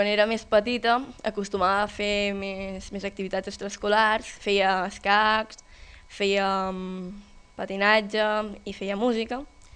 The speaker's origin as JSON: {"language": "Catalan", "town": "Pira", "region": "Catalonia", "country": "Spain", "said": "soc de Pira. Tinc 13 anys i vinc a l'institut aquí a l'Espluga."}